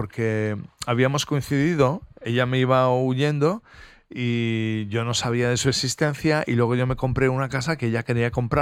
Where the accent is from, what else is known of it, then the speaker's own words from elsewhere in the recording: Basque Country, Spain; Como buen vasco, aguanto.